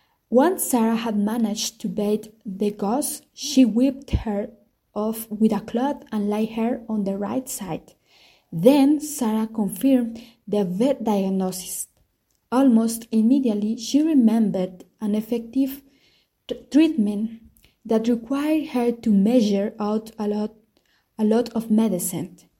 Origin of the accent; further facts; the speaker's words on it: Toca, Boyacá, Colombia; English is a second language; I am 20 years old. I come from Toka. Toka is a small town surrounded by nature, mountains. It is an astounding town.